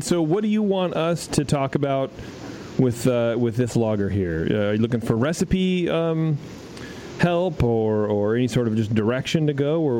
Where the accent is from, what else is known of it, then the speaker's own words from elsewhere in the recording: Philadelphia, Pennsylvania, United States; I'm from Philly.